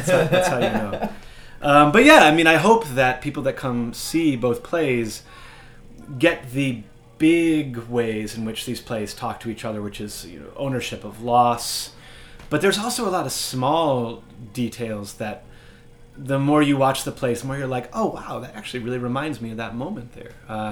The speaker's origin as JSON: {"language": "English", "region": "Massachusetts", "country": "United States", "tie": "born or raised there", "said": "And it got me thinking about a lot of the kids that I grew up with on Cape Cod."}